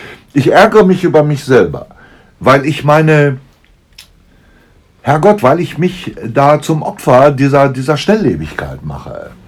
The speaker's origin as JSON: {"language": "German", "town": "Hamm", "region": "North Rhine-Westphalia", "country": "Germany", "said": "Ja, ich komme aus Hamm in Westfalen."}